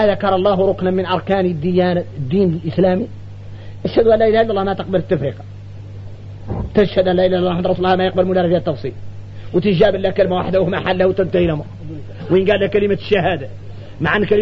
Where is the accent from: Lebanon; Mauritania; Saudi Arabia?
Mauritania; الشايع عندنا احنا موريتاني يقولوا الشافعي